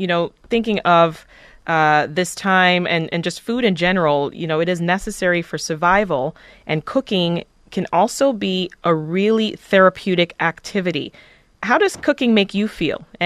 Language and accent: English; Jamaica; I'm Jamaican, so that's my favorite dish.